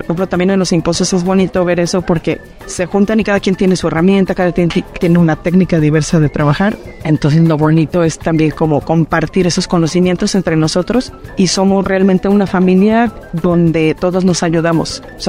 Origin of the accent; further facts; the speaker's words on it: Tepatitlán de Morelos, Jalisco, Mexico; Yo soy originaria de Tepatitlán, Tepatitlán de Morelos.